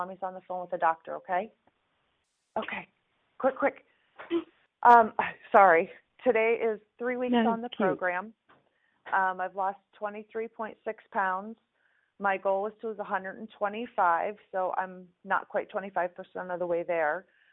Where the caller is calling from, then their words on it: Florida, United States; I'm calling from Florida.